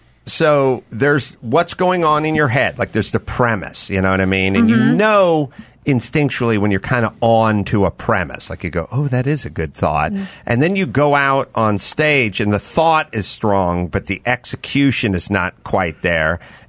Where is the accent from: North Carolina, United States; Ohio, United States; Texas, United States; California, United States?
California, United States; So that's where I come from. I come from a vacuum of comedy. Because these people talking about growing up in New York and the scene and everything. Yeah. The Valley, there is no place that has this many human beings living and zero comedy places.